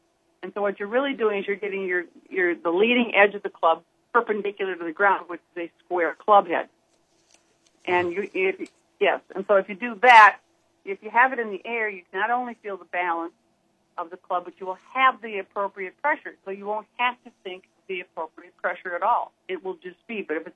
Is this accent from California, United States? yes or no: no; Minneapolis, Minnesota, United States; Well, I started playing, I came from Minneapolis, Minnesota, and my father built a little golf course, a big old golf course around the house.